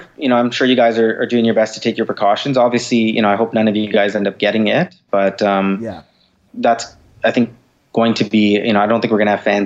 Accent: Canada; So I'm Canadian.

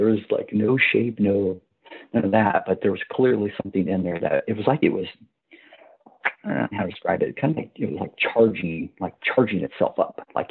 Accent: Missouri, United States; I grew up in Missouri, and most of my relatives were farmers and stuff.

